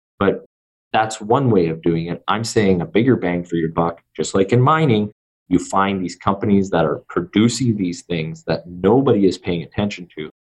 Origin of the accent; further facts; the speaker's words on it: Canada; I'm Canadian